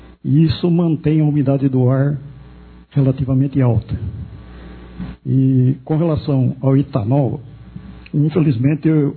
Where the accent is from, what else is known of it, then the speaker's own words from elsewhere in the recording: Jundiaí, São Paulo, Brazil; sou de Jundiaí